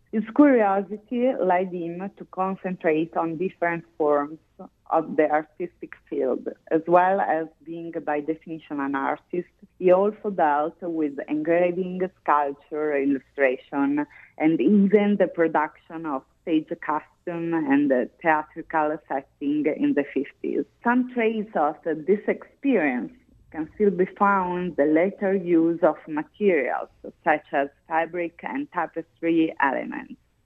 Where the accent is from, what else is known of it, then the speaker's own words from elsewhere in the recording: Bologna, Emilia-Romagna, Italy; English is a second language; because we come from Bologna.